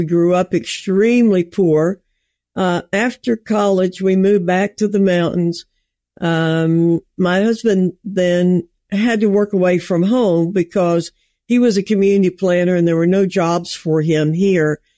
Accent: Avery County, North Carolina, United States; I grew up in Avery County in the mountains of North Carolina. And as I said, very poor, lived in houses with no electricity, no running water, only rental houses till I was 14.

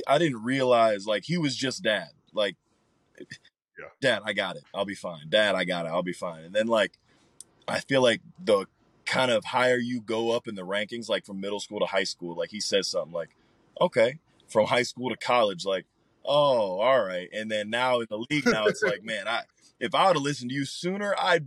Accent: Ohio, United States; my dad's jersey retired in Cleveland. I grew up in Northeast Ohio.

